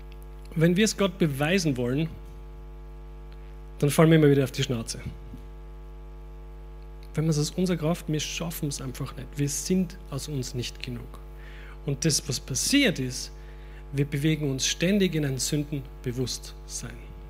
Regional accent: Austria; Gerade bei uns in Österreich. Wir wollen immer Bari sein mit den Leuten.

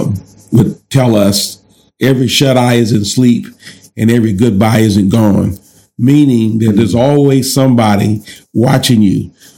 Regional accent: Columbus, Ohio, United States; we grew up on the Near East Side of Columbus until my father built a house out in what we called the Boondocks at that particular time.

